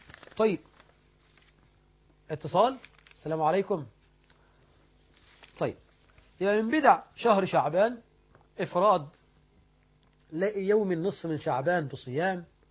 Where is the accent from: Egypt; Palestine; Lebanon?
Egypt